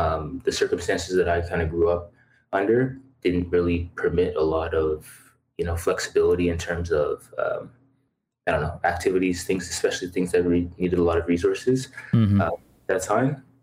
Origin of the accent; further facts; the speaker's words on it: Ajax, Ontario, Canada; I am from Ajax, from the Durham region, really. If you're from Ajax or any of the surrounding areas, you know it's all part of the Durham region there. So that's where I'm from. I grew up in this area and have lived in every city of it.